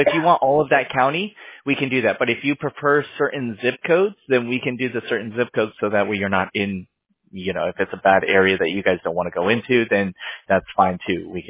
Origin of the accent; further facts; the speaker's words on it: California, United States; So we're based out of California. I'm from California, born and raised.